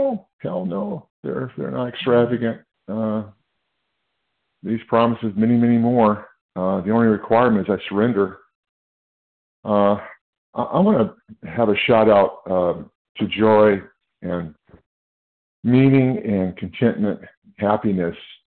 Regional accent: California, United States; I'm from California.

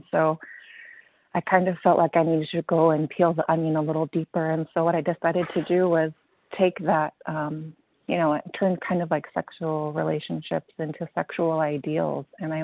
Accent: San Diego, California, United States; Thank you. … I'm from San Diego, California.

